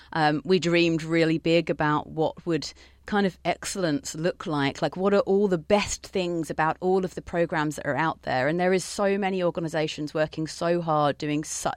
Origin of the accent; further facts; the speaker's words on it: Lewes, South East England, United Kingdom; moved away as an adult; now in St Kilda, Australia; I'm from a tiny little town called Lewes, which is quite close to Brighton on the south coast.